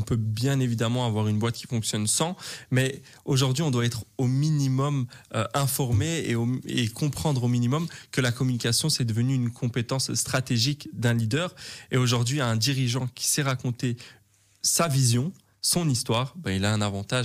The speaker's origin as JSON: {"language": "French", "region": "Brussels", "country": "Belgium", "said": "j'ai 26 ans, je suis originaire de Bruxelles, ouais."}